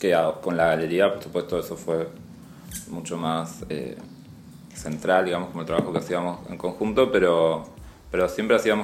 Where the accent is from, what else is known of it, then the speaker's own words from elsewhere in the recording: San Juan, Argentina; now in Buenos Aires, Argentina; Yo soy de San Juan, Beto es de Chubut y nos vinimos a vivir a Buenos Aires el mismo año, creo.